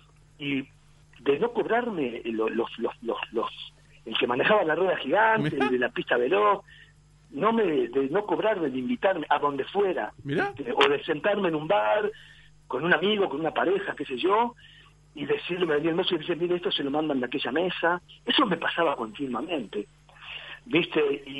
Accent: Parque del Plata, Canelones, Uruguay; Sí, yo fui criado en Parque del Plata, no importa. De grande tuve 2 años, o casi 3, viviendo en Parque del Plata.

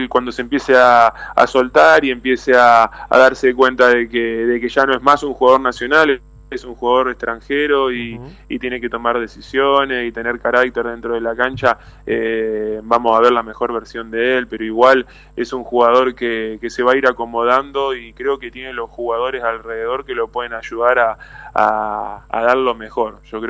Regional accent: Argentina; now in Montevideo, Uruguay; somos dos argentinos que lo vamos a acompañar

